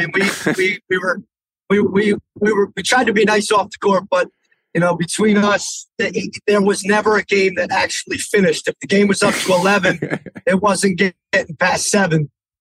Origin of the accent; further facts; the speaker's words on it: Potomac, Maryland, United States; I grew up in Potomac, Maryland, but I went to Gonzaga High School in Washington, D.C.